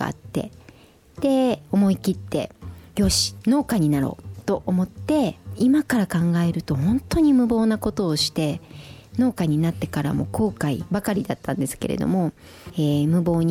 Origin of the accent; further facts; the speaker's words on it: Ehime, Japan; born there; moved away as an adult; also born or lived in Osaka; now in Nabari, Japan; 私は愛媛県に生まれて大阪で結婚して長く専業主婦をやっておりました。